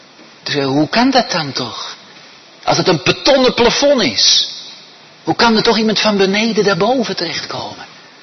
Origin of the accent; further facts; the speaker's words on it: Netherlands; in Nederland woon en geboren ben, kan ik geen Spaans paspoort krijgen, want ik ben geen Spanjaard.